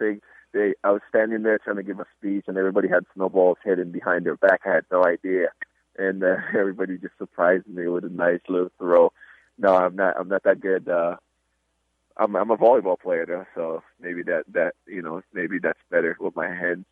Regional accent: United States; Again, growing up in America for the amount of years I've been here for, you know, I'm American at the same time

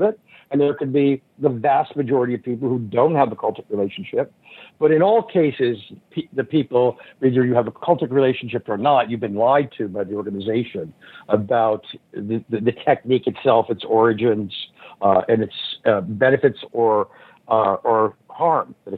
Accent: St. Petersburg, Florida, United States; and I'm from St. Petersburg, Florida, and they spring train in Clearwater, Florida.

